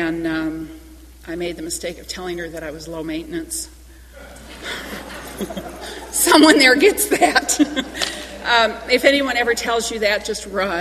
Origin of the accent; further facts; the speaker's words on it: Midwest, United States; I grew up in the Midwest, as I said, and I didn't drink in high school.